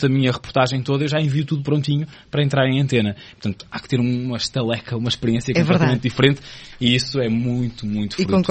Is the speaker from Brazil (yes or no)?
no; Luso, Aveiro, Portugal; also born or lived in Bragança; eu estive 7 anos em Bragança e depois tinha uma vontade enorme de voltar porque eu sou daqui do distrito de Aveiro, sou do Luso